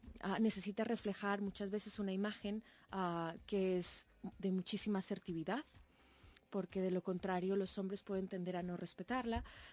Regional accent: Colombia; now in Spain; yo soy colombiana, pero hace 13 años vivo en España

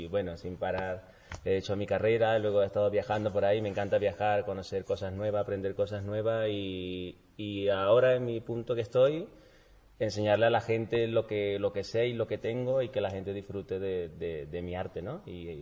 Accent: Venezuela; moved away as an adult; now in Spain; soy venezolano, que tengo ya aquí 6 años en España

